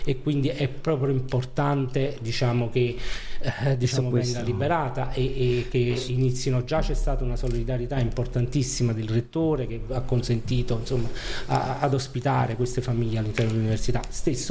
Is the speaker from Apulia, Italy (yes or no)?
no; Naples, Campania, Italy; born there; io sono nato a Piscina, da poco distante da Scampia